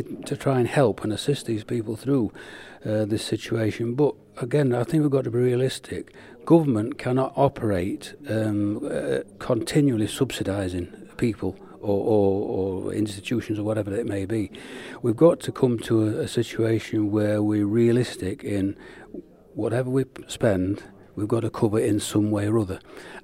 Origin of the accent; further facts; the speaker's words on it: Yorkshire and the Humber, United Kingdom; as a Yorkshireman